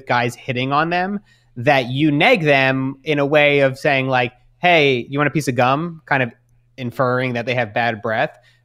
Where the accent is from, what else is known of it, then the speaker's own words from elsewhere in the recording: Australia; now in New York, United States; being in New York, being Australian, there's not a whole lot of them there.